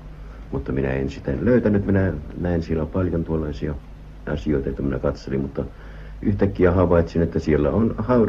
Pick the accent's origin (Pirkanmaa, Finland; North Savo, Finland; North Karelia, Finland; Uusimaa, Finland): North Karelia, Finland; Joensuu; also born or lived in Käkisalmi; minähän olen karjalainen, syntynyt Käkisalmessa ja koulun käynyt Joensuussa.